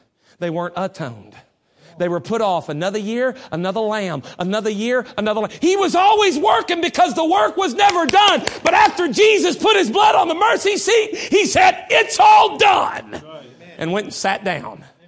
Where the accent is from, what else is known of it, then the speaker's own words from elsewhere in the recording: United States; born there; I don't know about you, but I'm sure glad I was born in America. I love our country.